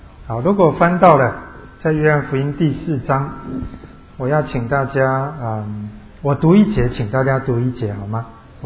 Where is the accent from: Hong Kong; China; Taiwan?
Taiwan; 那么我是来自于台湾